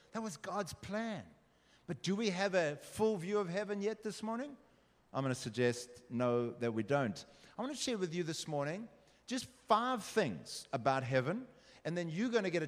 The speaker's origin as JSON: {"language": "English", "town": "Durban", "region": "KwaZulu-Natal", "country": "South Africa", "tie": "born there", "said": "I was born in Durban, but it's not beautiful like Cape Town."}